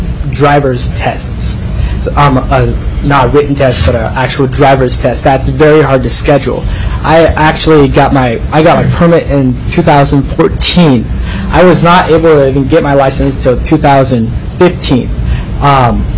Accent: Hoonah, Alaska, United States; I'm from Hoonah. … I am from Hoonah.

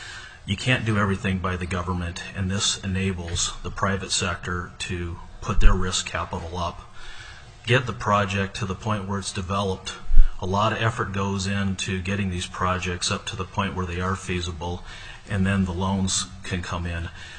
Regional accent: Juneau, Alaska, United States; Mr. Chair and Senate Finance Committee … I'm from Juneau, Alaska.

